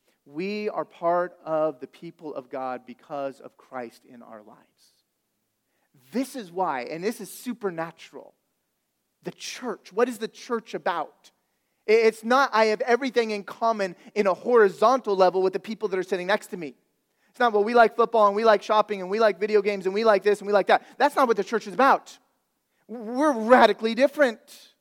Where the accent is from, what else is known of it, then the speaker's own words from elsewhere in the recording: California, United States; We haven't picked that language up. I'm from California, but we do have some y'alls in our church.